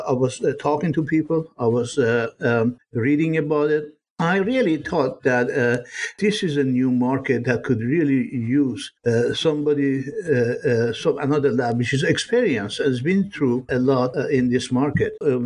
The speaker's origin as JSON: {"language": "English", "region": "New Jersey", "country": "United States", "tie": "born or raised there", "moved": "as an adult", "lives_now": "Florida, United States", "said": "I grew up in New Jersey. I'm a Jersey boy. I came to Florida about 25 years ago."}